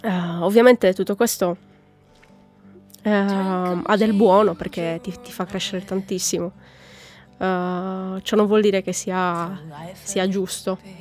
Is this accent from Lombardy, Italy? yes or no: no; Sardinia, Italy; la cosa bella, soprattutto della Sardegna, della mia terra